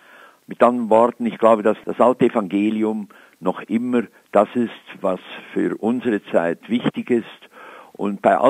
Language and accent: German; Sursee, Lucerne, Switzerland; now in Tübingen, Germany; ich freue mich, dass ich auch jetzt wieder in meiner Heimatgemeinde Sursee, wenn ich dann meinen Geburtstag nachfeiere